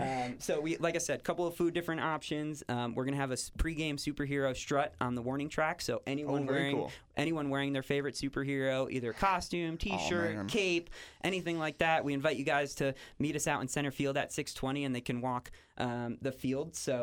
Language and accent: English; Connecticut, United States; moved away; also born or lived in New York; growing up in Connecticut, to be honest, it's either Yankees or Red Sox.